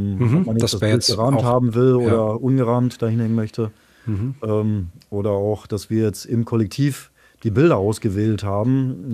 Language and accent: German; Schwerte, North Rhine-Westphalia, Germany; Ich arbeite in Schwerte. Ich bin eigentlich gebürtiger Schwerter